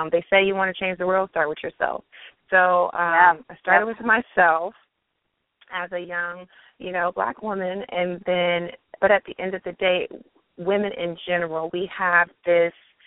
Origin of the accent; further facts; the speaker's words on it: Pasadena, California, United States; I'm originally from Pasadena, California, and I'm a freelance wardrobe stylist.